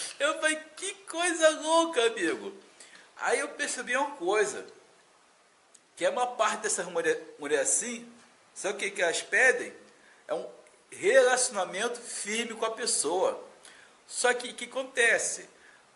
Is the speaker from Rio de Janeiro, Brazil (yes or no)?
yes; Rio de Janeiro, Brazil; now in Northeast Brazil; eu vim do estado do Rio, hoje estou no Nordeste